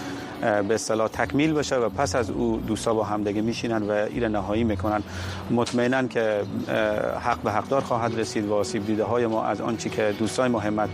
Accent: Herat, Afghanistan

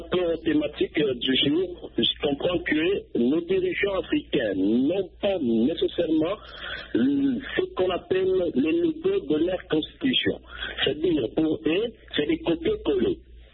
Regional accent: DR Congo; comme si chez nous, en RDC

